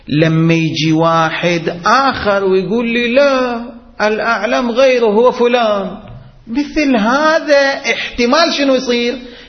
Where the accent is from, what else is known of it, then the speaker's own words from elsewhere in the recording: Qatif, Eastern Province, Saudi Arabia; يعني مثلا عندنا في القطيف، مثلا عندنا حدود 200 طالب علم